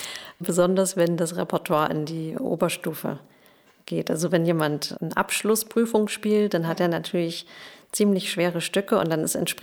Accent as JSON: {"language": "German", "town": "Weimar", "region": "Thuringia", "country": "Germany", "said": "Ich komme aus Weimar und war dort an der Musikhochschule bzw. an dem Musikgymnasium Belvedere."}